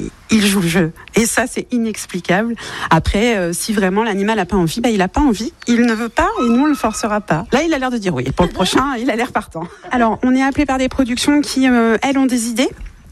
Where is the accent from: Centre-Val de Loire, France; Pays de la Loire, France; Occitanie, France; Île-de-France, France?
Centre-Val de Loire, France; Mouzé; j'ai 48 ans. J'habite en Touraine depuis mon enfance. Très spécifiquement, j'étais de Mouzé.